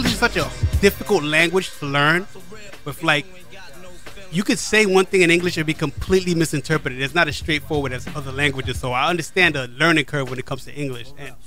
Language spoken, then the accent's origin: English; United States; born there; first language Spanish; English is a second language; No, Ebro, I was born in America.